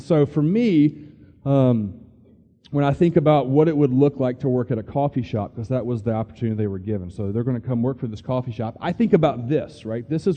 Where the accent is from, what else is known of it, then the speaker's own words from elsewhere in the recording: Georgia, United States; I grew up in suburbia outside Atlanta, Georgia, you know, went to a really nice high school, went to a really nice college.